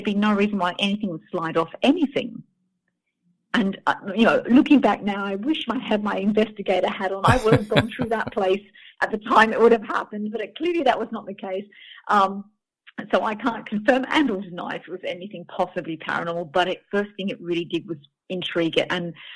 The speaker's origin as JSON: {"language": "English", "country": "Australia", "lives_now": "United Kingdom", "said": "I've been based in Australia for a very long time, most of my life, but I've only just recently moved to the UK. So yes, I'm Australian, but I'm also from the UK"}